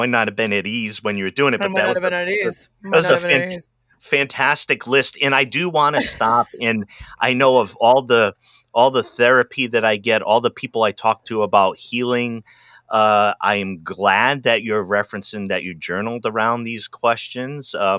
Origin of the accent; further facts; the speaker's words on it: Rhode Island, United States; I'm originally from Rhode Island.